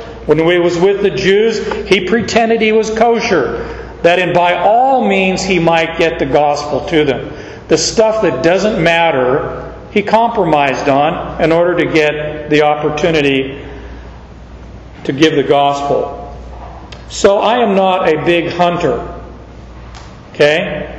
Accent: United States; born there; I'm an American citizen by birth. I was the first of my entire family on both sides of my mom and dad's lineage to be born in the States.

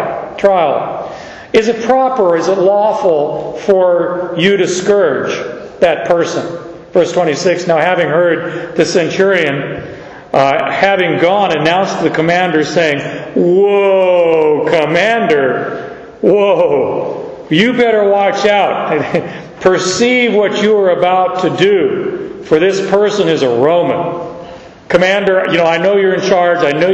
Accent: United States; born there; parents were Canadian, and they were Canadians when I was born in the United States. So I'm a Canadian born in a foreign country, and I'm a U.S. citizen because I was born here.

